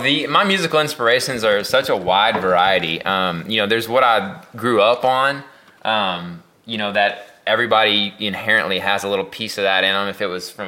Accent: Texas, United States; And I'm inherently a country guy. I grew up down in Texas.

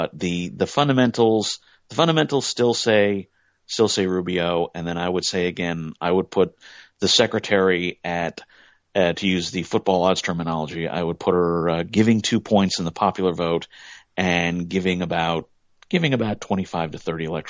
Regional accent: Northeast, United States; That's us. That's Northeasterners. We love that kind of guy.

